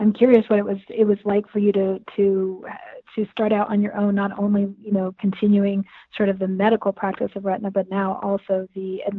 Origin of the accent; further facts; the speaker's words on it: Boulder, Colorado, United States; Boulder sort of was natural for me because this is my hometown.